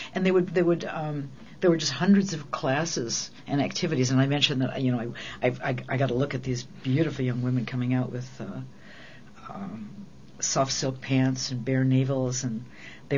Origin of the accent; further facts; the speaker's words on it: Detroit, Michigan, United States; born there; also born or lived in New York / Los Angeles; I was born in Detroit, I lived in New York, I've lived in L.A.